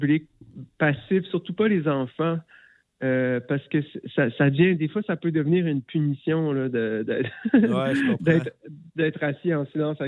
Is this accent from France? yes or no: no; Quebec City, Quebec, Canada; C'est, moi, je viens de Québec.